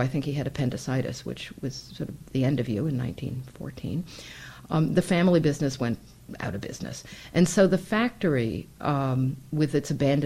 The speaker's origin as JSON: {"language": "English", "town": "New York City", "region": "New York", "country": "United States", "tie": "born or raised there", "lives_now": "New Haven, United States", "said": "I grew up in New York City. I've been in the New Haven area for 33 years, but it's not my hometown. It is my hometown now in a certain way."}